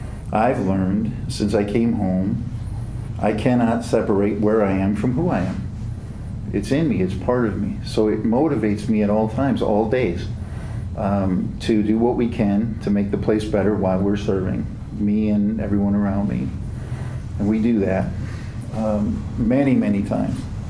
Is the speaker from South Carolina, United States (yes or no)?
no; Richland Center, Wisconsin, United States; Richland Center hooked me in, and I'll be honest with you, I got offended because I came home to a town that spoke poorly ab